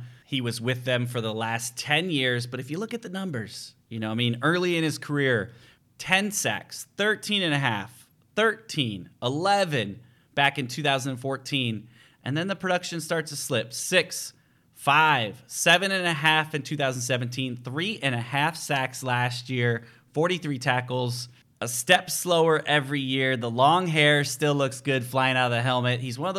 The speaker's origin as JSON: {"language": "English", "town": "Chicago", "region": "Illinois", "country": "United States", "tie": "born or raised there", "said": "growing up in the Chicago area, watching Clay Matthews and the Bears and Packers rivalry for a long time, you had respect for the guy."}